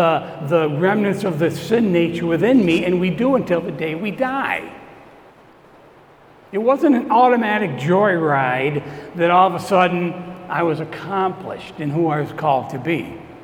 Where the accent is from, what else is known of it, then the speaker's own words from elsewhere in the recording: United States; I'm an American. I've been American my whole life. I don't wear it on my sleeve.